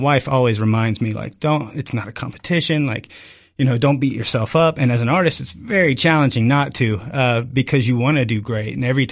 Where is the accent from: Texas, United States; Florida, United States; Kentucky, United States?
Kentucky, United States; Albany; and I grew up in Albany, Kentucky, which is about an hour north of here.